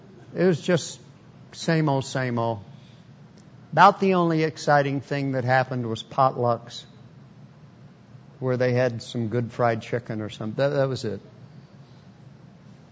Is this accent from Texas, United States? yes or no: yes; Texas, United States; also born or lived in Oklahoma; I'm a Southern boy. I was raised in Texas and Oklahoma. Pastored in the Deep South.